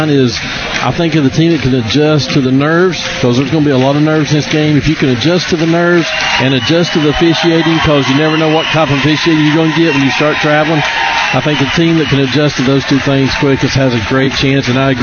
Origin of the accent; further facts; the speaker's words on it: Canton, United States; but I'm from Canton, so we give it our best try.